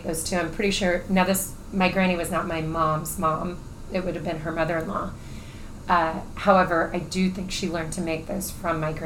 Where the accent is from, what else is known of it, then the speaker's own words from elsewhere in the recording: Brooksville, Florida, United States; I grew up in Brooksville, and there was a lot of them in Plant City.